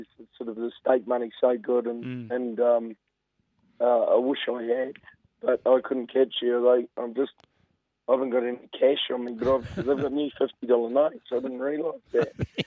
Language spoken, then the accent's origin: English; New Zealand; moved away; when I came over from New Zealand.